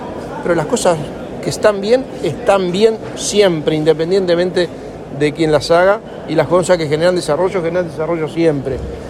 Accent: Uruguay; pero por lo menos que como uruguayos se alegren cuando hay noticias positivas

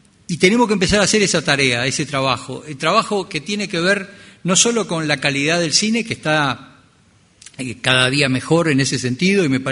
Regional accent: Uruguay; Me da la sensación de que a veces estamos con muy baja autoestima como uruguayos, ¿no?

